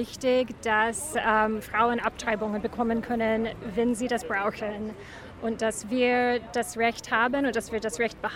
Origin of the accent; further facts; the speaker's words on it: United States; now in Germany; Ich komme aus den USA